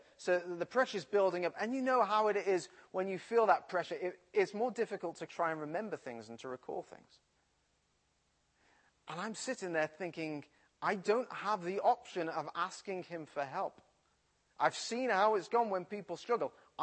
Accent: Midlands, United Kingdom; Because we're from the Midlands, we don't have a great French accent.

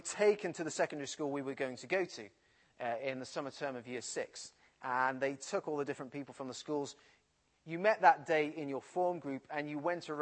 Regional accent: Midlands, United Kingdom; Because we're from the Midlands, we don't have a great French accent.

